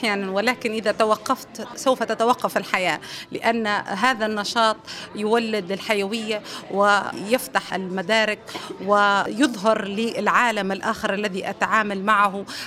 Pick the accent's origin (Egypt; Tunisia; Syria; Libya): Libya; الوضع في المدينة، مدينتي طبعا مؤخرا أصبحت كمدينة الأشباح